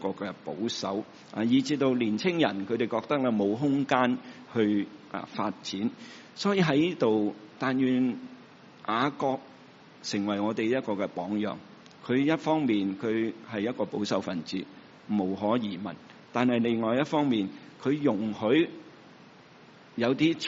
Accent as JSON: {"language": "Chinese", "country": "China", "said": "一向我們中國人被批評一盤散沙，就是我們沒有組織，我們中國人沒有團結，沒有組織"}